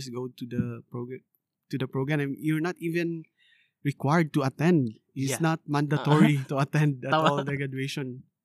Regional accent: Surigao City, Caraga, Philippines; now in Canada; I grew up in the Philippines. I mean, in Surigao City. So back home in the Philippines, I had a degree in accounting.

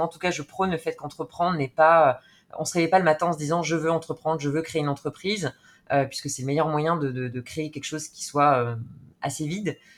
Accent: Bordeaux, Nouvelle-Aquitaine, France; j'ai 35 ans, j'habite à Bordeaux, je suis bordelaise.

